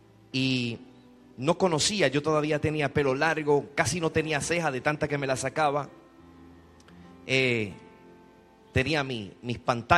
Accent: Vieques, Puerto Rico; also born or lived in Anaheim; Y cuando llegamos a Vieques, papá dejó de vender la droga y comenzó a consumirla.

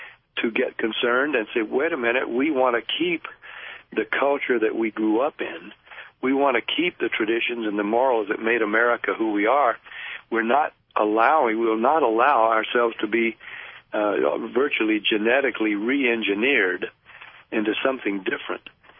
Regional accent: United States; but I'm also an American who's been living through the same times you have

